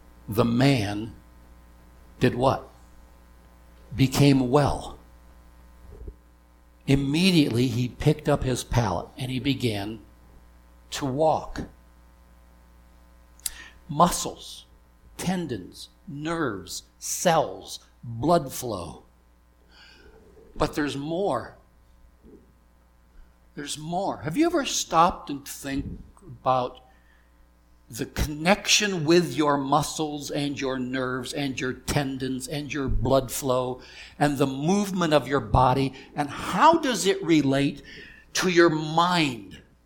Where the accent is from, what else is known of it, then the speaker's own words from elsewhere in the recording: Wyoming, United States; Growing up in Wyoming, there was a man, a boy, who was 3 years older than me.